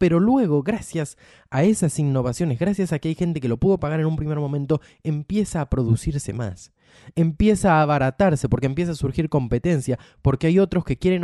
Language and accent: Spanish; Argentina; a mí como persona argentina de 24 años me ha atravesado muchísimo. Ustedes piensen que yo pasé mucho de ese periodo en la Argentina